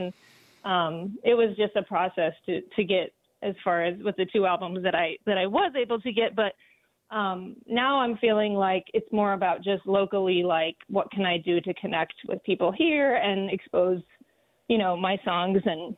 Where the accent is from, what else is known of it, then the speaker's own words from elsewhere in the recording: Lake Geneva, Wisconsin, United States; And so we're from Wisconsin. I'm from Lake Geneva, so that's like closer to Chicago.